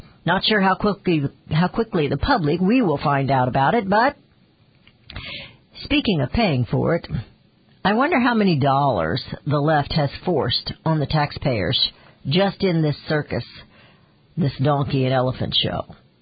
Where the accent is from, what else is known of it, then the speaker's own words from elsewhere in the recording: United States; I'm an American, and I'm worried.